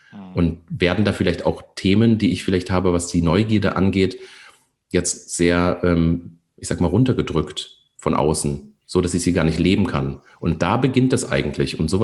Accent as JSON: {"language": "German", "region": "Rhineland-Palatinate", "country": "Germany", "said": "Ich komme aus der Nähe von Koblenz, am Rhein."}